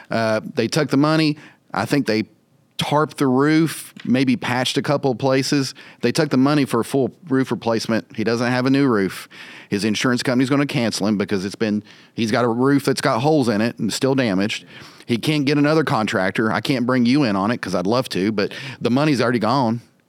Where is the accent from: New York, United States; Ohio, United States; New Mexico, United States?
New Mexico, United States; I'm from New Mexico.